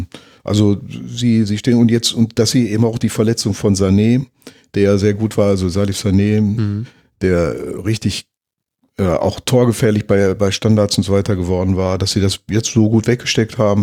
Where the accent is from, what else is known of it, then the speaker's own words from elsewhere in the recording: North Rhine-Westphalia, Germany; Ich komme ja aus der Nähe von Schalke